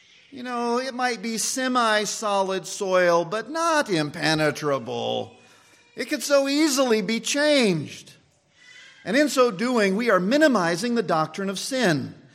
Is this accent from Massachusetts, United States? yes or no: no; Kansas, United States; Where I grew up in Kansas, we had rock roads, and sometimes we had dirt roads.